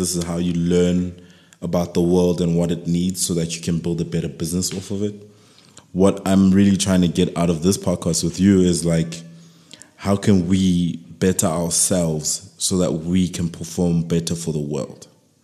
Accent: Soweto, Gauteng, South Africa; I'm Soweto born and raised.

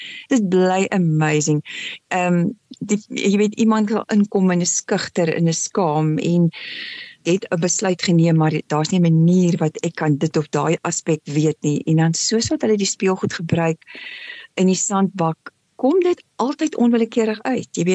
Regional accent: Upington, Northern Cape, South Africa; Ek het in Appington groot geword, die spreekwoordelike warm plek.

